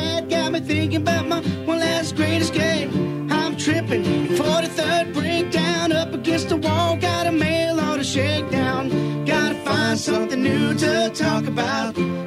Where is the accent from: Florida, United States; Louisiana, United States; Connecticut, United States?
Louisiana, United States; Lafayette; also born or lived in Austin; Yeah, I was born and raised in Lafayette, and at some point Andrew and I moved up to Austin. I spent 20 years there. He's still there. We're South Louisiana boys. Lafayette boys